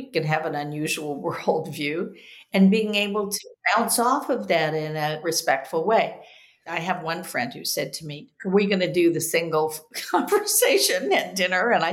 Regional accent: Los Angeles, California, United States; So I grew up in Brentwood, but I went to school at the Pacific Palisades High School.

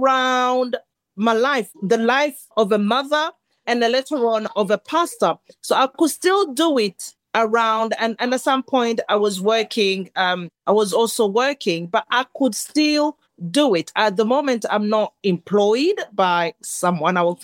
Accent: Burundi; now in United Kingdom; I was an immigrant from Burundi to the UK.

